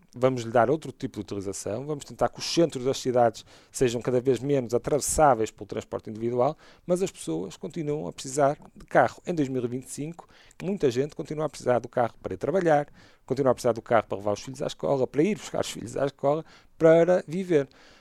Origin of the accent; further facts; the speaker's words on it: Braga, Portugal; Eu sou bracarense como os outros